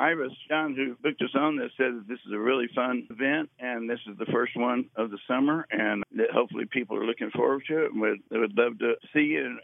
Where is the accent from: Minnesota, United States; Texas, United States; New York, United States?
Texas, United States; Austin; Well, like I said, I was raised in Austin, Texas.